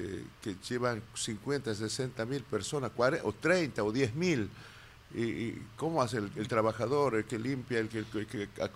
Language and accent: Spanish; Purmamarca, Jujuy, Argentina; ¿Sabes que yo cuando era en Purwamarca, en mi pueblo, no se acostumbraba al desentierro del carnaval?